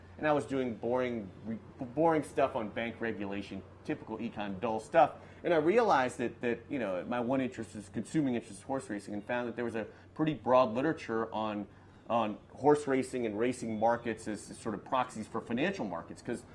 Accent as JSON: {"language": "English", "town": "Washington", "region": "District of Columbia", "country": "United States", "tie": "born or raised there", "said": "Well, I grew up in Washington, D.C., and weirdly enough, D.C. did not have cable television until 1989."}